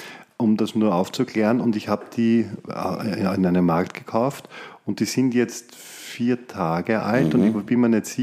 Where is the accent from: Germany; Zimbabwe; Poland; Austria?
Austria; Bad Wimsbach-Neydharting, Upper Austria; Ganz in der Nähe von meiner Heimat. Bad Wimsbach, Hatting.